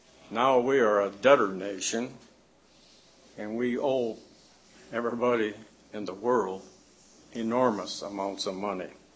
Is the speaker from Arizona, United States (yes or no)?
no; Flint, Michigan, United States; I look at my hometown of Flint, Michigan, which used to be a very beautiful town to live in.